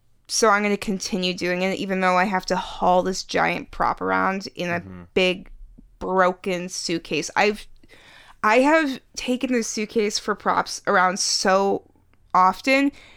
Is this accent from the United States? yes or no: yes; Virginia, United States; and we are all from Virginia.